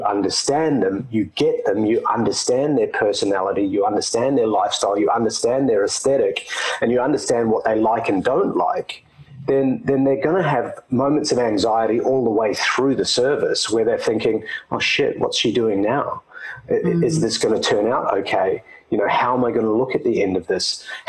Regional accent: New Zealand; now in Sydney, Australia; I'm a New Zealander based in Sydney, Australia. I've been living here for the last 7 years because the weather's nicer than Auckland.

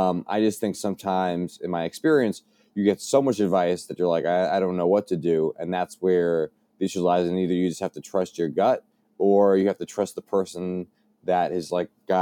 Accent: Bronx, New York, United States; I'm from the Bronx. I talk fast. I've been told that my whole life.

